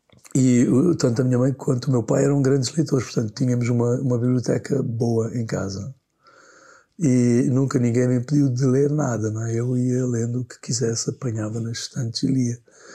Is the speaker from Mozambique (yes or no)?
no; Angola; Como angolano, tudo isso, quer dizer, sou mais atento a determinadas questões do que outras